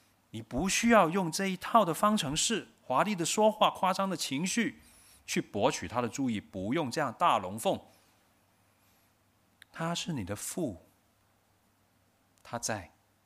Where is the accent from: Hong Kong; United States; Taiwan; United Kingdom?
Hong Kong; 你知道我们香港人 有一种的病叫做公主病还有王子病嘛？